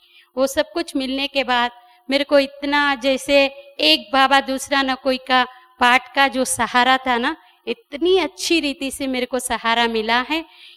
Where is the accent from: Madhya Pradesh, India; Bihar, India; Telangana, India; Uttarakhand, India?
Telangana, India; Warangal